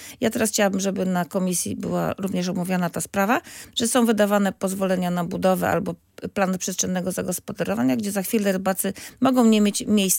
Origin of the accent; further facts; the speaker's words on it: Gdynia, Pomeranian Voivodeship, Poland; No jesteśmy stąd.